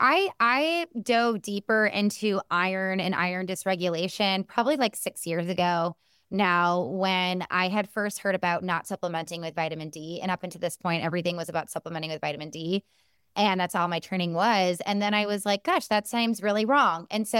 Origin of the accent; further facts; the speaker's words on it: Chicago, Illinois, United States; I'm from Chicago, so we do.